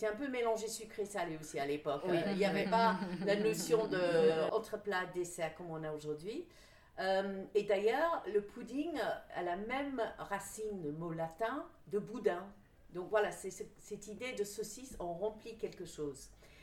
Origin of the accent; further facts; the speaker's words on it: England, United Kingdom; French is a second language; moi, je suis du Sud